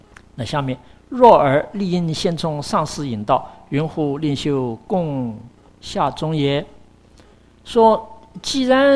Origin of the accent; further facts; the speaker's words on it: China; 在我们中国人的传统的习惯当中，老法师是一个很尊敬的称呼